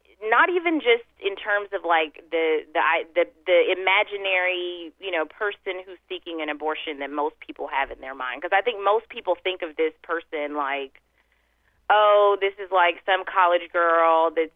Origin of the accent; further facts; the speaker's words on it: Texas, United States; And being a Texan, I've had conversations